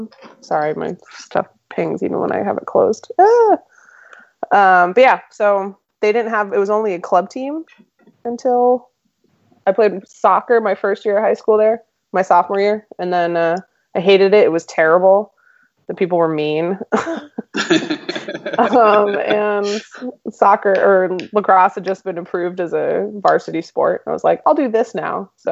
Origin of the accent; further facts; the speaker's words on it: Limestone, Maine, United States; born there; also born or lived in Colorado Springs, United States; I was born in Maine, which we called Occupied Canada. We were so far north. It was literally the end of Route 1, Limestone, Maine, Loring Air Force Base, if you ever heard of it.